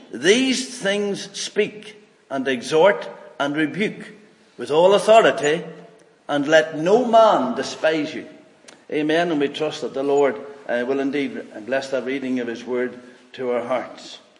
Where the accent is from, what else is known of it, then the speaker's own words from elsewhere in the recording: Monaghan, Ulster, Ireland; now in United Kingdom; I'm originally from Monaghan in the south of Ireland.